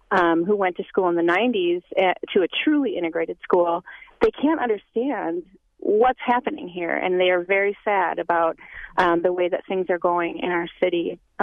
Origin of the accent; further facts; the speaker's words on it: Milwaukee, Wisconsin, United States; I grew up in Milwaukee here. I moved from a white rural setting my entire life to what we call Bayview in Milwaukee in the 80s